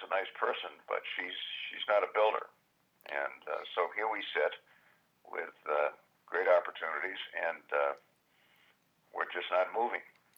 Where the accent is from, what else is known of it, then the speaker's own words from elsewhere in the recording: Brookline, Massachusetts, United States; But, I grew up in Brookline, which had has always had a public transportation system for a long time.